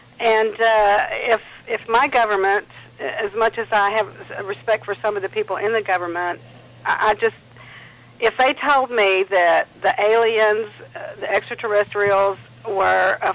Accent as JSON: {"language": "English", "town": "Dallas", "region": "Texas", "country": "United States", "tie": "born or raised there", "also_born_or_lived": "Louisiana", "said": "Oh, well, I was born in Louisiana, but raised in Dallas my life."}